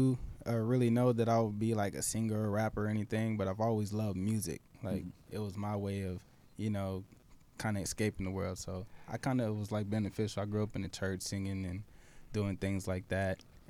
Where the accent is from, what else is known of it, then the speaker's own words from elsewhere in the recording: Spencer, Oklahoma, United States; born and raised in Spencer, Oklahoma.